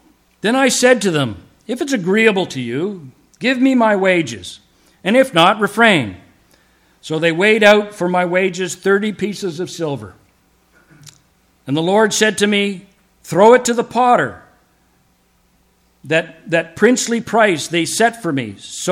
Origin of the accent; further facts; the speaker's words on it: Montreal, Quebec, Canada; where I grew up in Montreal